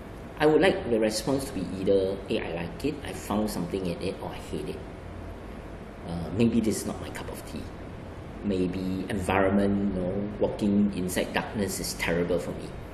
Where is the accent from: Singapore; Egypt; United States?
Singapore; I think we all are always worried a lot of our heritage, a lot of what makes us human being as a Singaporean